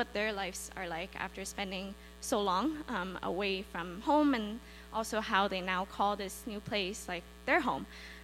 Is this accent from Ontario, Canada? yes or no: yes; Markham, Ontario, Canada; I am from Ontario, more specifically Markham, but that's pretty close to Toronto.